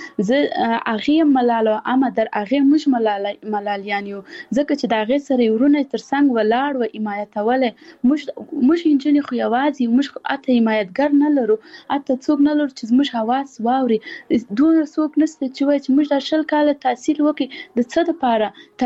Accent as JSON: {"language": "Pashto", "region": "Paktia", "country": "Afghanistan", "said": "اول زه خپل د پکتیا ولایت یم زه د یو کلی یم"}